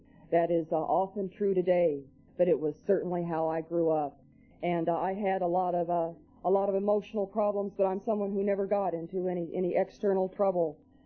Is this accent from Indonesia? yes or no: yes; North Sumatra, Indonesia; also born or lived in Kansas City, United States / Long Beach, United States; now in United States; I was born in Kansas City, and I grew up in Sumatra, Indonesia, and I got sober in Long Beach, California.